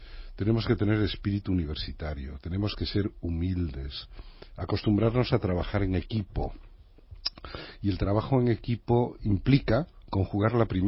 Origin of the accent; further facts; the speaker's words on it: A Pobra de Trives, Galicia, Spain; Mi pueblo, mis raíces, mi vida, mi cuna, mi familia, mis amigos, los amoriños primeiros, mi vida está muy vinculada a mi pueblo, A Pobra de Trives, ¿no?